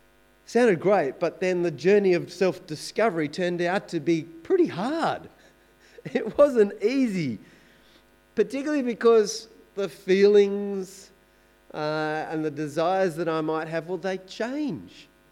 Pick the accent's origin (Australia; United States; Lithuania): Australia; I'm an Australian. I'm a male.